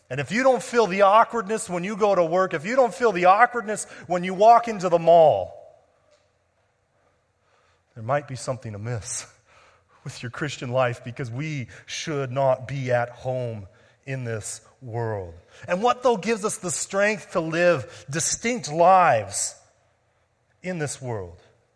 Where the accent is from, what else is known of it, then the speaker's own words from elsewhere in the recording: United States; now in Canada; There are times, as an American living in Canada, that I feel like a fish out of water.